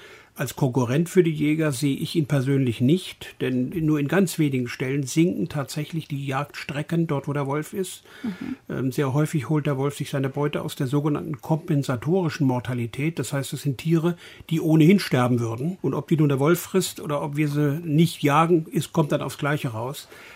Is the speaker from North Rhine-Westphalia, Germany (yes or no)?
no; Brandenburg, Germany; ich komme aus Brandenburg